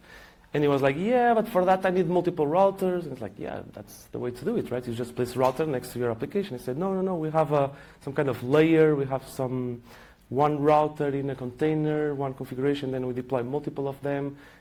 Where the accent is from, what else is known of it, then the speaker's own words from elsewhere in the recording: Portugal; English is a second language; I come from Portugal.